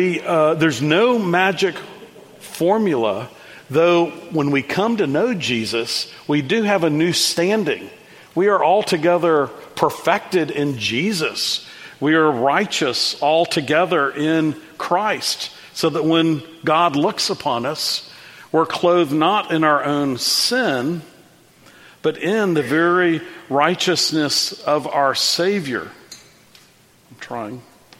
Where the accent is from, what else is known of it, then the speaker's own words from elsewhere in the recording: Dallas, Texas, United States; I grew up in Dallas, Texas. Our street in Dallas when I was a little boy was named Hillville.